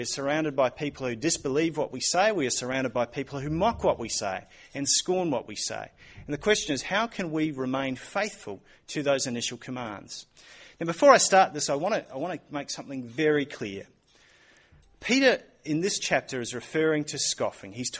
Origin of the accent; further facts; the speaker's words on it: New Zealand; I say that as a Kiwi who has watched a lot of trans-Tasman sport going on